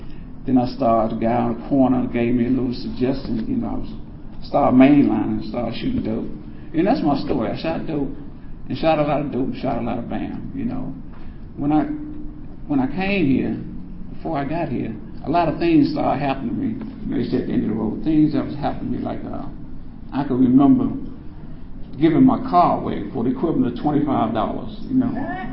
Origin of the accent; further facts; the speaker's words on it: Washington, District of Columbia, United States; I grew up in Southeast D.C. The youngest of 12 kids.